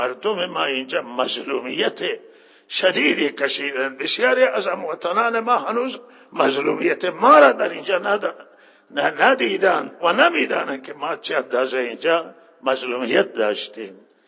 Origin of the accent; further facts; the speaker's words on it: Iran; ما در کنار مردم ایرانیم، در ایران هستیم، ایرانی هستیم و مسلمانیم، ایرانیم،